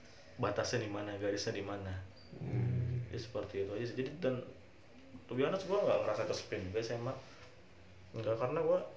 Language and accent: Indonesian; Senulin, South Kalimantan, Indonesia; karena pertama rumah gue jauh kalau dari kota pusat kota Banjarbaru ya jatuhnya lumayan jauh karena gue dari Senulin kalau mau nongkrong ke Banjarbaru tuh ya 11 kilo lah kasarnya dari rumah gue itu